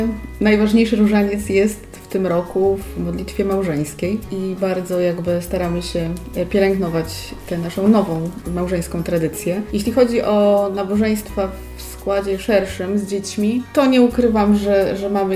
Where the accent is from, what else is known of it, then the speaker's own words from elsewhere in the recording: Ostrów Wielkopolski, Greater Poland Voivodeship, Poland; Jesteśmy z Ostrowa Wielkopolskiego, z parafii Matki Boskiej Fatimskiej.